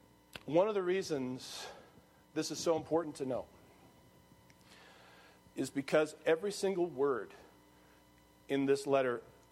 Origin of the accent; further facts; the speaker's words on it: California, United States; And I have to say that because I'm from California.